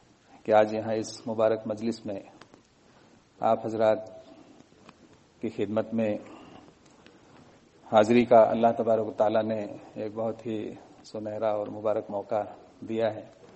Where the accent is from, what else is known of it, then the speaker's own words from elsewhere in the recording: Fatehpur, Uttar Pradesh, India; also born or lived in Allahabad; پھر وہیں میری ابتدائی تعلیم ہوئی، اس کے بعد میں فتح پور شہر سے میں نے ہائی اسکول کیا، پھر الہ آباد سے 11th-12th کیا